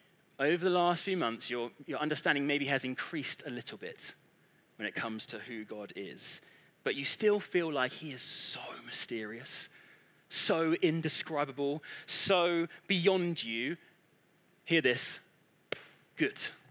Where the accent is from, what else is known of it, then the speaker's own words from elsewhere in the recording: Woking, South East England, United Kingdom; I grew up in Woking, and I can assure you, Woking is only known for people going through it on a train to London.